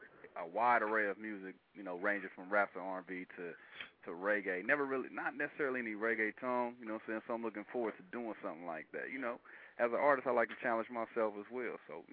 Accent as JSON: {"language": "English", "region": "California", "country": "United States", "said": "I'm a rapper from Cali, man, and that's really what I do."}